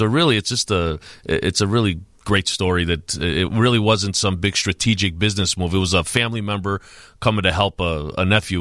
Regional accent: Chicago, Illinois, United States; You know, I'm born and raised in Chicago, and I was in the real estate business.

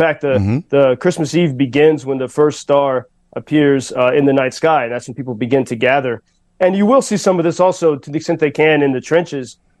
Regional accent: United States; it was uncomfortable for me as an American.

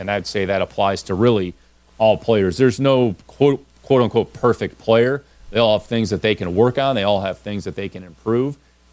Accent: Cleveland, Ohio, United States; We're both from Cleveland.

